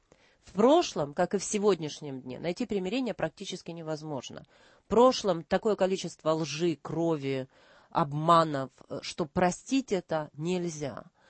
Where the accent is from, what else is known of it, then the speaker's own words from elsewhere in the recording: Kharkiv, Kharkiv Oblast, Ukraine; born there; Я сама родилась в Харькове.